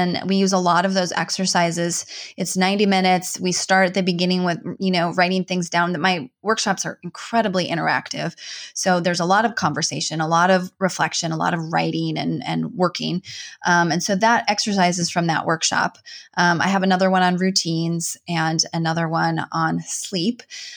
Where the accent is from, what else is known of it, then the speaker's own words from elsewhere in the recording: Minnesota, United States; Yeah. Oh, that's a good, I mean, I'm from Northern Minnesota.